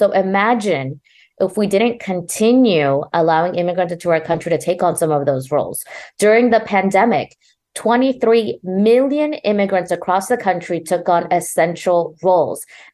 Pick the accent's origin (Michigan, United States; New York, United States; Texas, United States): Texas, United States; You know, it's really frustrating as a Texan, as someone who was in El Paso during the mass shooting of August 3rd, 2019